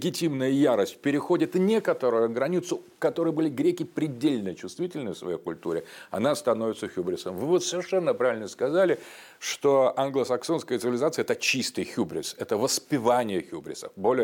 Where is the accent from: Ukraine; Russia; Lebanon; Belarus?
Ukraine; Donbas; Я с Донбасса, я здесь.